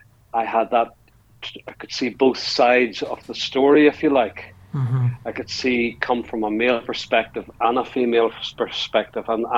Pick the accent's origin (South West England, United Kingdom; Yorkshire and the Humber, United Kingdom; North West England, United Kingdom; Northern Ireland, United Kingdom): Northern Ireland, United Kingdom; Markethill; I was brought up, I'm a culture, really, because I was brought up in the middle of the countryside, outside a village called Market Hill.